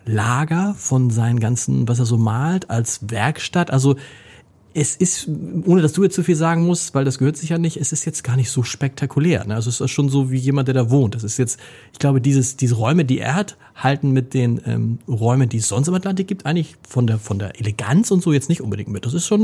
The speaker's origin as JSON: {"language": "German", "region": "Hamburg", "country": "Germany"}